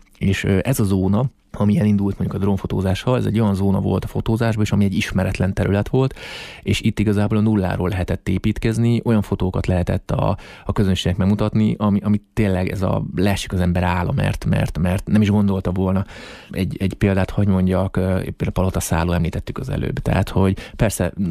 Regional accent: Miskolc, Borsod-Abaúj-Zemplén, Hungary; pont ezen gondolkoztam, hogy talán ez még nagyobb büszkeség az, hogy miskolciként egy ilyen képpel sikerült bekerülni

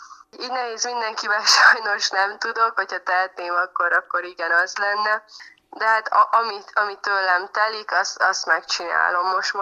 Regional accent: Szabolcs-Szatmár-Bereg, Hungary; now in Budapest, Hungary; én nagyon büszke vagyok arra, hogy én egy szabolcsi lány vagyok, és belül mindig is egy vidéki lány maradok. Habár itt élek Budapesten a zene miatt immár lassan 4 éve

